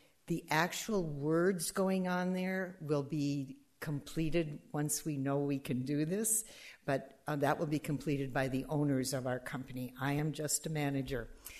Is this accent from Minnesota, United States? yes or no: yes; Minnesota, United States; I know evergreens. I'm from Minnesota.